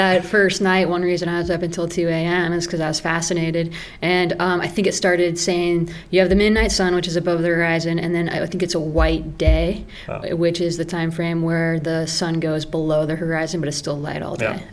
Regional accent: Denver, Colorado, United States; Yep, I grew up in Denver, the big city.

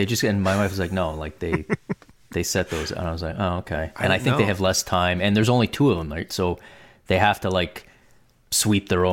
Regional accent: Canada; it's kind of ruined real curling for me because as a Canadian, I have to like curling

